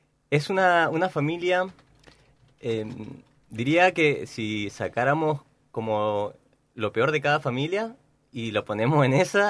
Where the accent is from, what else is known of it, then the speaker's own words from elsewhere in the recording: Mendoza, Argentina; Todos somos mendocinos.